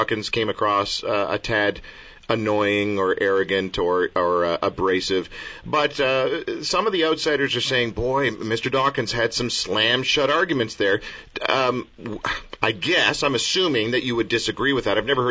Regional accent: Canada; since we're from Canada

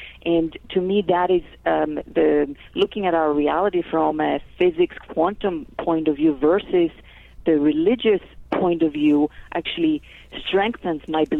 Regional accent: Greece; accent: Greek; English is a second language; I was raised in Greece, actually, that's where the accent is from, Greek Orthodox or Christian, and, you know, believed in one God, and there was only one way to believe.

